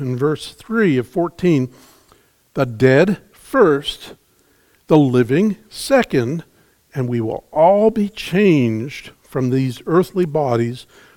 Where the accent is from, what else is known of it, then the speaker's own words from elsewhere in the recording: Toronto, Ontario, Canada; also born or lived in Winnipeg / Saskatoon / Regina / Calgary; I was born in Winnipeg, Manitoba. We lived in Saskatoon and Regina several times. We moved into Calgary. There were some other prairie cities that we were in. Eventually, for my junior high and high school years, we spent time in Toronto.